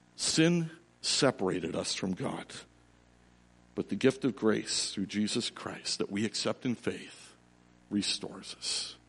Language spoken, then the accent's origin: English; Toronto, Ontario, Canada; The same grace was extended to me as I grew up in Toronto, as I attended Sunday school.